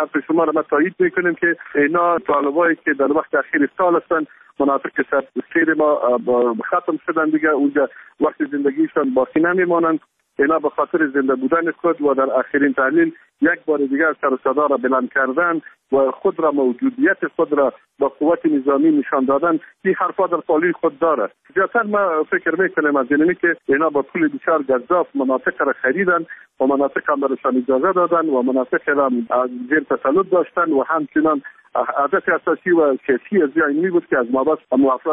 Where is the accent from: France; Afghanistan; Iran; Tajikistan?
Afghanistan; Kunduz; خورترین شهر ولایت ما ولایت قندوز هستن